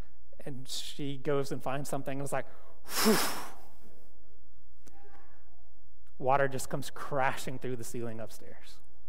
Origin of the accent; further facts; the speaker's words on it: Vermont, United States; now in Indiana, United States; I came from Vermont, so winter for me is defined a little bit differently than winter here in Indiana.